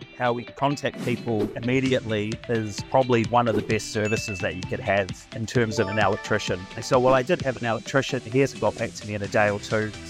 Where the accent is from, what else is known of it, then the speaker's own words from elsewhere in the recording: New Zealand; I'm sort of from New Zealand, and I didn't quite sort of feel like, fitted in.